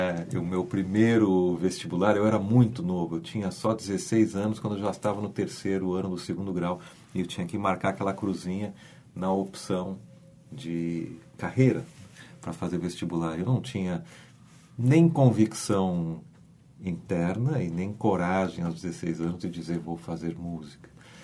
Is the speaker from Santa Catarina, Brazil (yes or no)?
no; Porto Alegre, Rio Grande do Sul, Brazil; moved away as an adult; now in São Paulo, Brazil; eu sou nascido e criado em Porto Alegre. Eu morei aqui até os meus 20 anos. Por incrível que pareça, eu já estou há mais tempo em São Paulo. Eu moro há 28 anos em São Paulo. Então, tecnicamente, eu sou mais paulista do que gaúcho